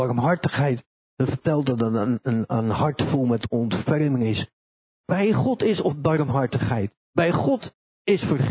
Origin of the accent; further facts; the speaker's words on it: Netherlands; En dat vertelt eigenlijk hoe we als Nederlanders zijn.